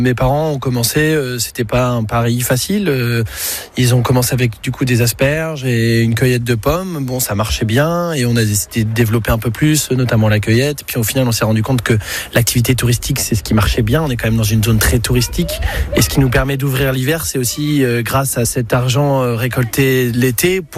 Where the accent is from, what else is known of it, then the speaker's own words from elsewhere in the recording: Nouvelle-Aquitaine, France; born there; Moi, je suis né dans le Médoc, mes parents sont du nord de la France.